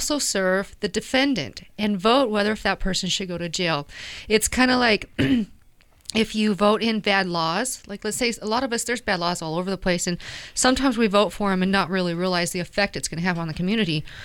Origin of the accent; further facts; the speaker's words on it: Kent, Washington, United States; I'm from Kent, Washington, and I'm just really excited to be in Portland today